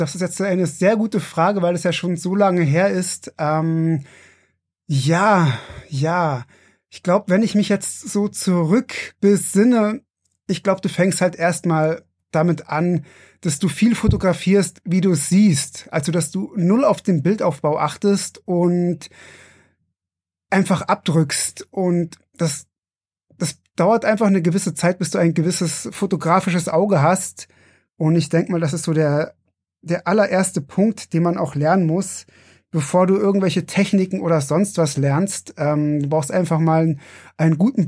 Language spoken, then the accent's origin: German; Berlin, Germany; Ich komme ursprünglich aus Berlin